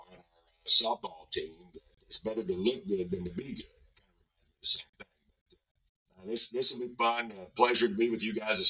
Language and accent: English; Miami, Oklahoma, United States; You know, I grew up in Miami, Oklahoma. I was three blocks from Steve Owens Boulevard.